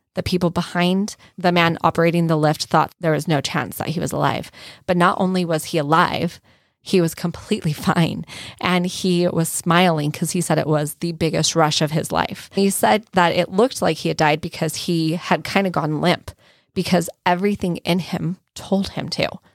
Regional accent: Arizona, United States; which I relate to growing up in Arizona.

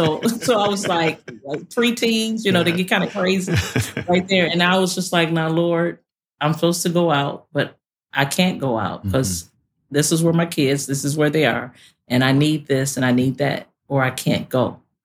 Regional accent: Detroit, Michigan, United States; I grew up in Detroit, y'all. You don't get better singers than Detroit.

